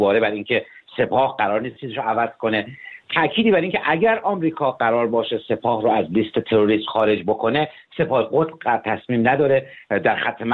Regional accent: Iran; ما به عنوان یک ایرانی

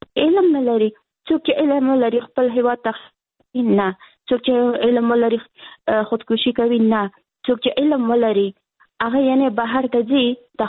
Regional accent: Afghanistan; زه افغان یم، مسلمان یم

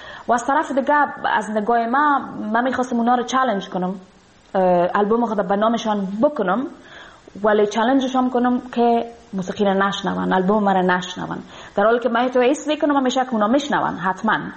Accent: Afghanistan; moved away

